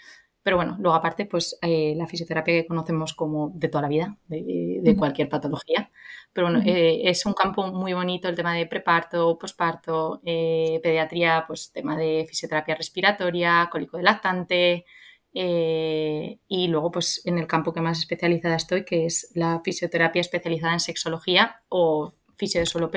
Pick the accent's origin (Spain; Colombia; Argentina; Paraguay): Spain; Santander, Cantabria; Y soy de Santander, de una ciudad del norte de España, con mar. Muy necesario en mi vida el mar. Y soy lo que aquí llamamos STV, que es Santander de toda la vida. Es decir, que he nacido